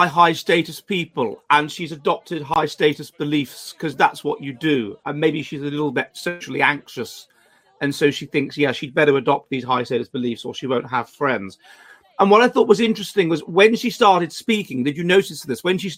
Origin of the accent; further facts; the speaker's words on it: England, United Kingdom; It's interesting, though, that we, as English people, have projected a great deal onto her.